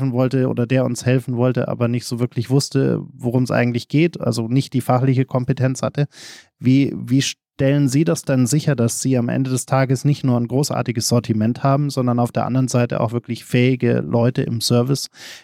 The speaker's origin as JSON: {"language": "German", "town": "Munich", "region": "Bavaria", "country": "Germany", "said": "Jetzt bin ich als Münchner zwar recht regelmäßig hier in Berlin"}